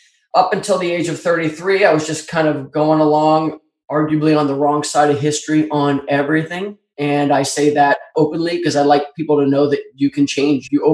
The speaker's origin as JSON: {"language": "English", "town": "Philadelphia", "region": "Pennsylvania", "country": "United States", "said": "I'm from Philadelphia. I had a really good metabolism."}